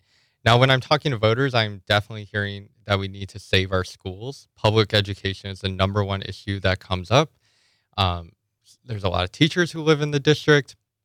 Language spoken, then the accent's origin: English; Nevada, United States; I grew up in Clark County in a union household.